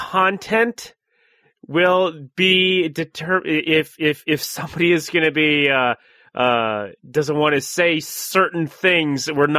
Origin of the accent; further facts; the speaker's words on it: Minnesota, United States; don't say it with an accent, I'm from Minnesota.